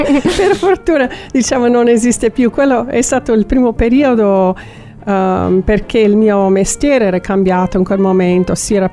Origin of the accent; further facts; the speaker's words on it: Seattle, Washington, United States; Italian is a second language; moved away as an adult; also born or lived in New York; now in Italy; Allora, io sono statunitense, sono della zona di Seattle, però sono venuta via piuttosto giovane, 19 anni, sono stata 8 anni a New York